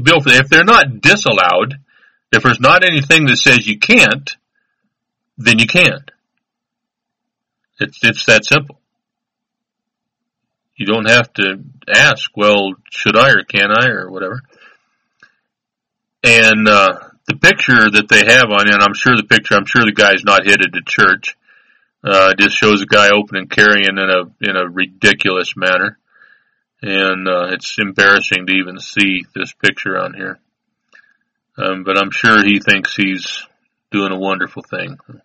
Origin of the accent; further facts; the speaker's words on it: Cody, Wyoming, United States; Here is a place in my old hometown, Cody, Wyoming. I guess it was my hometown as long as I lived there, wasn't it? It was where my home was. Wasn't born there or nothing